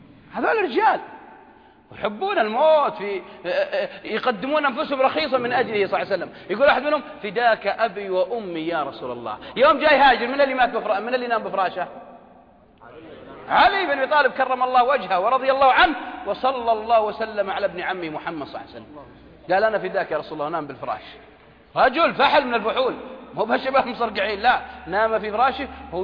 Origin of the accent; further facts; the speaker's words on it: Najd, Saudi Arabia; على قول عندنا في نجد يقولون ما تواطن